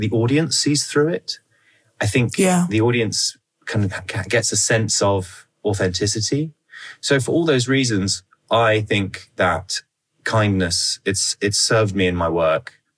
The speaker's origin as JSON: {"language": "English", "region": "London", "country": "United Kingdom", "tie": "born or raised there", "said": "So I was born and raised in West London. I'm an only child."}